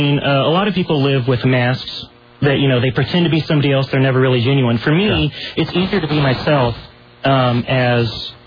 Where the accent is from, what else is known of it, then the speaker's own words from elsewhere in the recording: North Bend, Oregon, United States; I mean, growing up, I grew up down in North Bend, down on the coast.